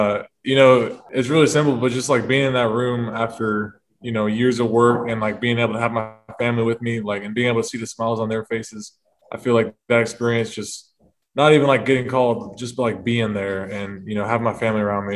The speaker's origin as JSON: {"language": "English", "town": "Houston", "region": "Texas", "country": "United States", "said": "I'm from Houston, Texas."}